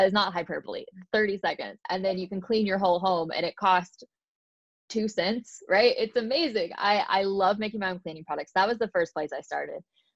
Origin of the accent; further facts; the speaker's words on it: Arkansas, United States; So I'm from Arkansas, which is not the most progressive state in America.